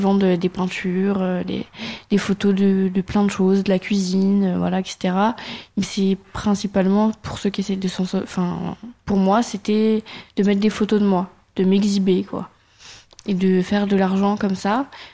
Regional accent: Auxerre, Bourgogne-Franche-Comté, France; J'ai grandi vers Paris, sur Auxerre, dans le 89 000, dans Lyon.

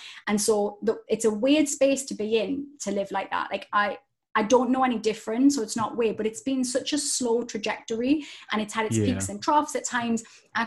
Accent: Newcastle, North East England, United Kingdom; I grew up in Newcastle. There wasn't drama schools and stuff.

